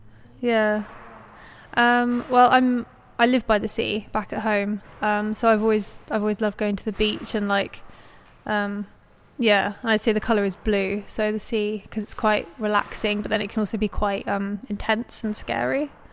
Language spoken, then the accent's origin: English; South West England, United Kingdom; now in London, United Kingdom; No, I'm from Dorset, just studying in London.